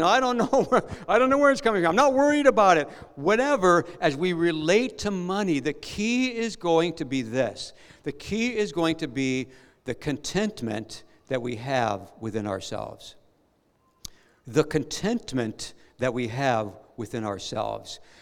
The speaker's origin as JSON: {"language": "English", "region": "Midwest", "country": "United States", "said": "I come from a part of the United States that's known for its strong work ethic. You know, I'm from the Midwest part of the U.S., you know, and, you know, these are pull yourself up by your own bootstraps kind of people."}